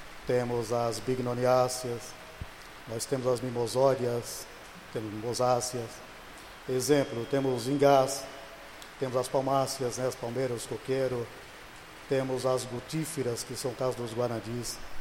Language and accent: Portuguese; Bahia, Brazil; now in Bertioga, Brazil; Eu sou do interior da Bahia, morava na roça, né? Cheguei aqui, encontrei mata, falei, estou em casa novamente. E aqui vou há 25 anos.